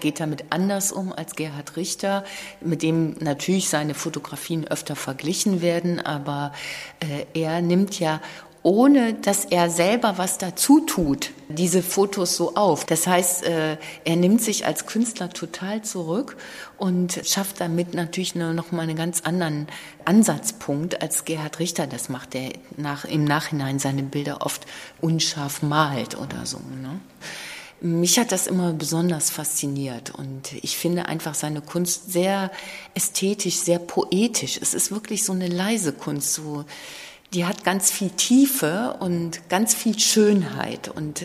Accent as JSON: {"language": "German", "town": "Cologne", "region": "North Rhine-Westphalia", "country": "Germany", "said": "Ich komme ja auch aus Köln"}